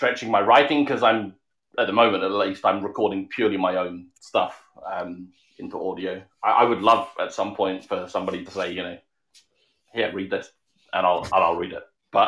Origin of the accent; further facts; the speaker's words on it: United Kingdom; I'm British.